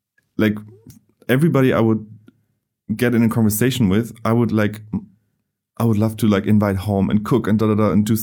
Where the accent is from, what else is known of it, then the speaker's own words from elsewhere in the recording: Germany; English is a second language; I come from Germany. Things run in a certain way here.